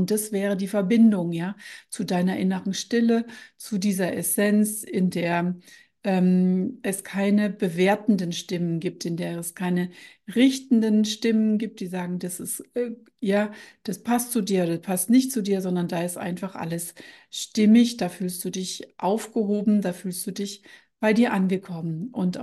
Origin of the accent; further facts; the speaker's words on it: Odenwald, Germany; Und ich komme ja hier aus dem Odenwald